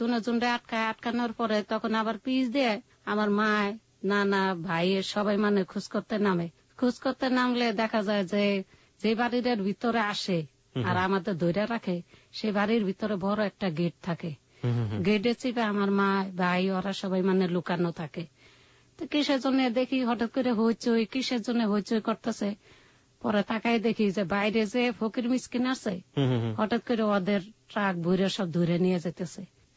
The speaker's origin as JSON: {"language": "Bangla", "town": "Jamalpur", "region": "Mymensingh Division", "country": "Bangladesh", "tie": "born or raised there", "said": "বাড়ি ছিল জামালপুর।"}